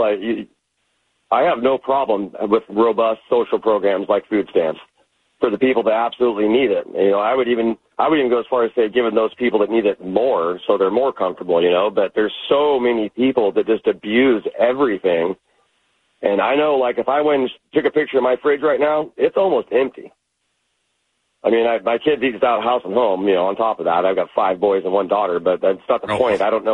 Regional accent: Idaho, United States; I grew up in North Idaho on food stamps.

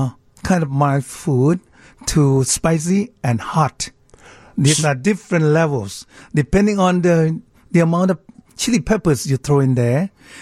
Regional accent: Thailand; moved away as an adult; now in Chicago, United States; I'm from Thailand.

